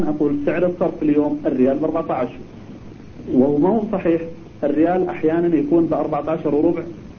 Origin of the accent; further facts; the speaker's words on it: Syria; بالنسبة لي كسوري ولي اصحاب من سوريا.